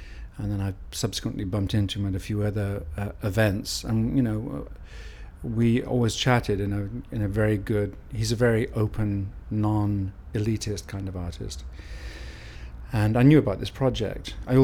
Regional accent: Newcastle, North East England, United Kingdom; also born or lived in Carlisle / East Africa; now in London, United Kingdom; I live in London. I was born in Carlisle and raised in East Africa till I was 8. And then I lived in Newcastle till I was 18. And then I moved to London to study, and I've been here ever since.

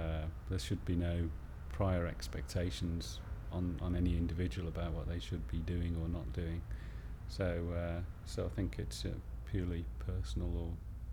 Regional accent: Birmingham, West Midlands, United Kingdom; I'm age 50 and I'm from Birmingham.

